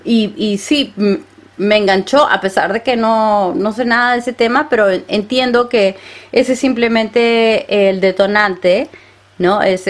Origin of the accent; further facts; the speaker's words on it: Peru; Yo siendo peruana no sé de qué se trata.